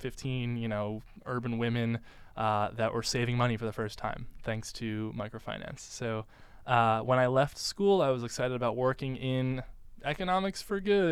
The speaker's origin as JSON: {"language": "English", "town": "Pleasantville", "region": "New York", "country": "United States", "tie": "born or raised there", "said": "Yeah, so I was born in New York City"}